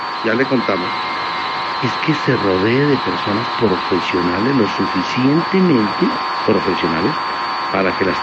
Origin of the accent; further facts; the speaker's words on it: Cajamarca, Tolima, Colombia; born there; Ay, yo en Cajamarca, Tolima, me recibió una partera.